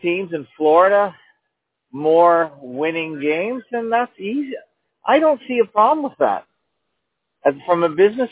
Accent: Canada; And as a Canadian, I'm always biased that they can't really let a Canadian team win

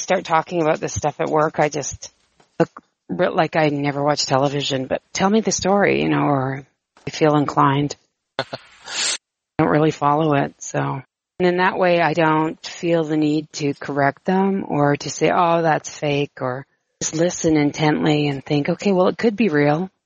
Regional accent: Canada; born there; I was born in Canada, and he was born in the UK.

